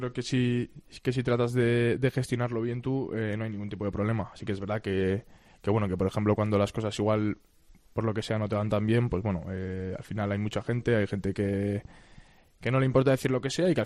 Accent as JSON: {"language": "Spanish", "town": "Lasarte-Oria", "region": "Basque Country", "country": "Spain", "said": "porque yo además soy de Lasarte, que está literalmente al lado de Zubieta"}